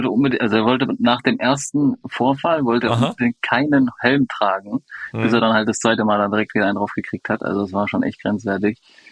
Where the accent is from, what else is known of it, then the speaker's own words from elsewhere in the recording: Dortmund, North Rhine-Westphalia, Germany; also born or lived in Allgäu; gebürtiger Allgäuer, war bis 6 quasi im Allgäu und dann sind wir nach Dortmund hoch, weil mein Vater eine Professur angefangen hatte und seitdem eigentlich in Dortmund